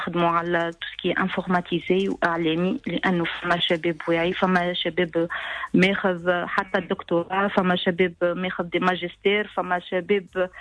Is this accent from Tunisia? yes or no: yes; Tunisia